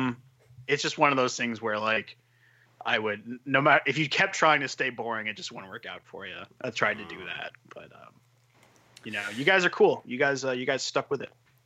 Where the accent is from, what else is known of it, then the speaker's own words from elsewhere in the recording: Ireland; I mean, I'm Irish, so it's like actually my word